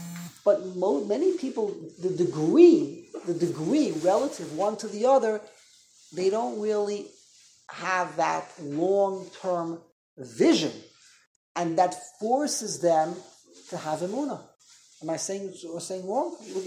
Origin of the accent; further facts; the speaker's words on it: United States; But I'm an American. I'm an American. I feel secure.